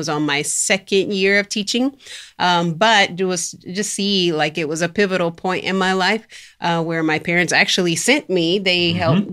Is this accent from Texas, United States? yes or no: yes; Lubbock, Texas, United States; also born or lived in Seminole; I was born and raised in Lubbock, Texas. Yes, I am a native to Texas. So I grew up there part of my life.